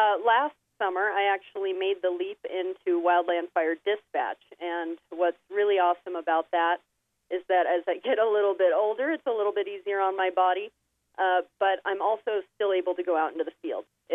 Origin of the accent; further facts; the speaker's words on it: Vale, Oregon, United States; Well, I grew up in Vail, Oregon, a very small eastern Oregon town